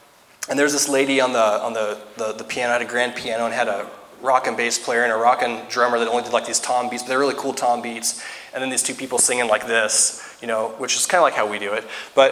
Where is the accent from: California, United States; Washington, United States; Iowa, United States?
Washington, United States; So where are you from? Washington, D.C.? No, Washington State, you know.